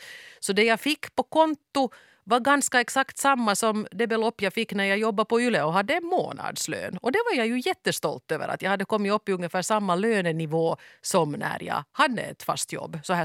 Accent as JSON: {"language": "Swedish", "country": "Finland", "said": "man blir tyvärr inte jätterik som finlandssvensk författare"}